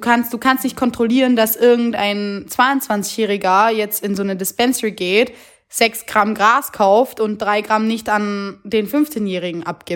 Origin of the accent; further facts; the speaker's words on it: Austria; lebe seit 4 Jahren und wahrscheinlich auch weiterhin in Österreich bleiben werde